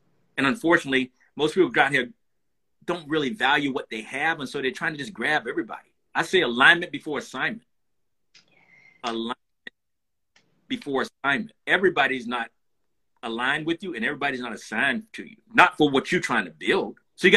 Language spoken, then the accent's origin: English; the South, United States; I grew up in the South hearing that if it don't smell like bleach, it's not clean.